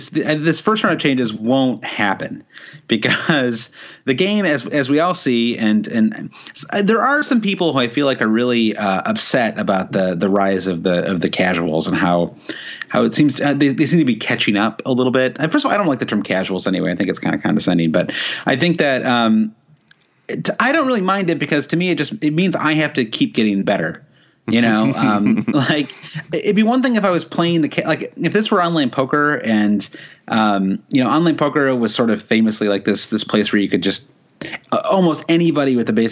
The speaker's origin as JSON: {"language": "English", "country": "United States", "said": "as an American, too"}